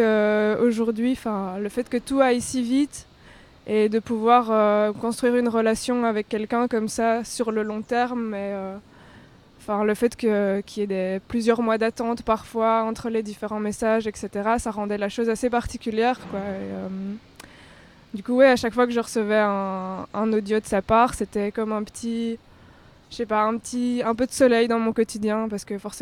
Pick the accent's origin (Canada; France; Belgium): Belgium; Namur, Wallonia; elle était à Namur au début de la pandémie et je viens de Namur